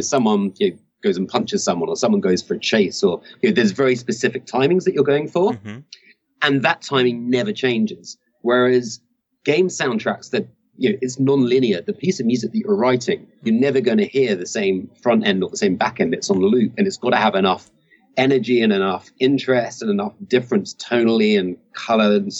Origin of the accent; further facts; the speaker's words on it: Glasgow, Scotland, United Kingdom; I'm from Glasgow, where there's a big, big music scene.